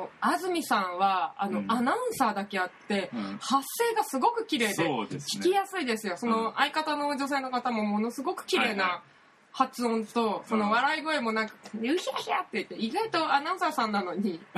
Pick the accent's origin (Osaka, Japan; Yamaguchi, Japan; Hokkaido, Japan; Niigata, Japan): Niigata, Japan; Shibata; 私の地元の新潟県新発田市のって